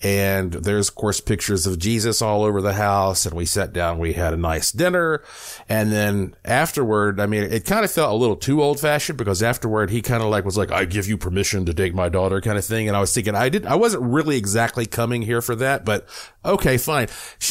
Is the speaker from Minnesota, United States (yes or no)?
no; North Carolina, United States; And so growing up in Western North Carolina, surrounded by all these legends and folklore and stuff, I like these spooky tales.